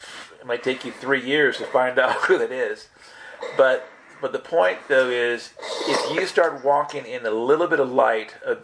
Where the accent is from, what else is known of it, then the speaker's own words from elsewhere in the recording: United States; Now, as an American, I'm like, what are you talking about?